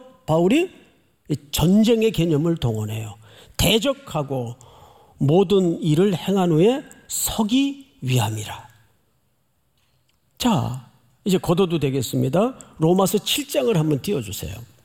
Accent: Daegu, South Korea; 저는 대구에서 어린 시절을 보냈는데

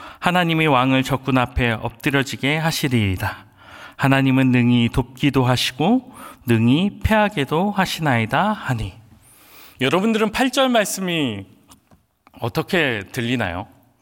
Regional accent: Chungcheong, South Korea; 저는 충청도 사람인데 충청도 사람들은 돌려서 이야기 많이 하거든요.

